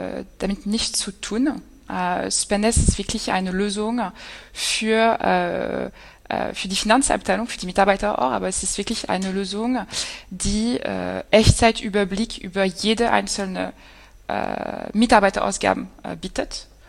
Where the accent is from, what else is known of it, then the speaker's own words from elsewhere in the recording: Paris, Île-de-France, France; German is a second language; also born or lived in Germany; dass ich eigentlich gar nicht deutsch bin. Ich bin geboren in Paris, bin immer zwischen Deutschland und Frankreich aufgewachsen, aber in beide Länder gelebt, in beide Länder studiert und in beide Länder gearbeitet. Deswegen kann ich bisschen Deutsch reden.